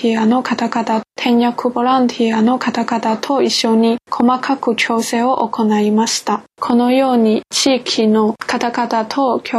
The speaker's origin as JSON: {"language": "Japanese", "country": "China", "second_language": "Japanese", "said": "中国出身です。"}